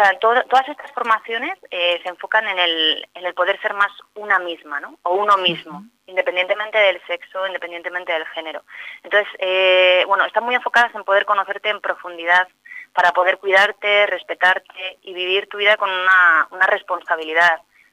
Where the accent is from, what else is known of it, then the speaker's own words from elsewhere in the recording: Vitoria, Basque Country, Spain; yo he estado viviendo fuera muchos años, soy de Vitoria, pero he estado viviendo muchos años fuera, entonces hace 3 años llegué a Vitoria